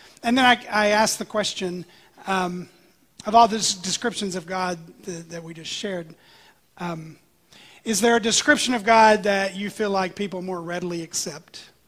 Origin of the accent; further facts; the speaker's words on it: United States; And because I'm American and because I'm human, my first thought was, look at that propaganda.